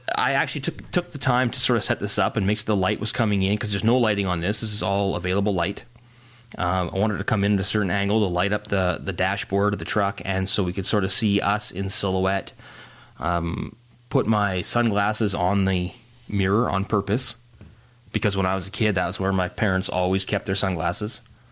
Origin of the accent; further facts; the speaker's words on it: Richmond, British Columbia, Canada; because I grew up in Richmond and Steveston.